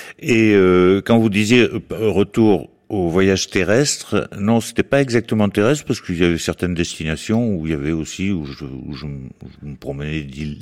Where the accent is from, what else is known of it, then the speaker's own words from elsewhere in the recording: France; je suis français moi aussi